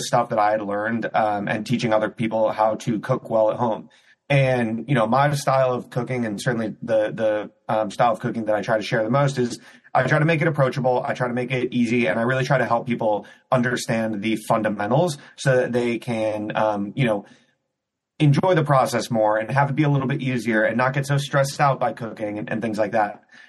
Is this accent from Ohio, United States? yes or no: yes; Cleveland, Ohio, United States; In terms of my background and story, so I grew up in Cleveland, Ohio.